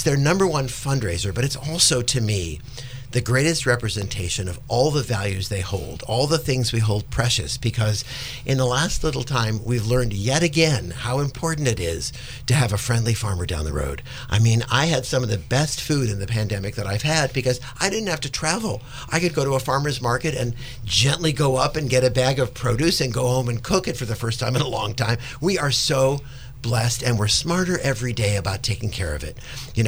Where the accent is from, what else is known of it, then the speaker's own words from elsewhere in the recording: California, United States; growing up in California, everybody was in their own car.